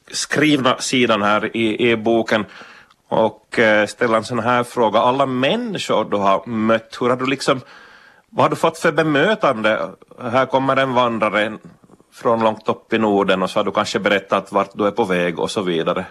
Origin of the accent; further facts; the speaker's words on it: Finland; Det är en kunskap som vi finländare i alla fall tidigare har varit bra på. Det att umgås utan ord.